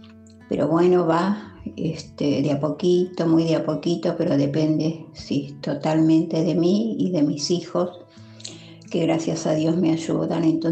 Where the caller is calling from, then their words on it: Mar del Plata, Buenos Aires Province, Argentina; de Mar del Plata.